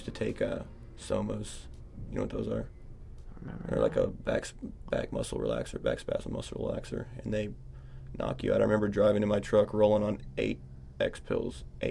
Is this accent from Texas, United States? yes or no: yes; Texas, United States; now in Alaska, United States; I'm from Texas. Like, the drugs down there are everywhere. That's part of the reason why I moved up to Alaska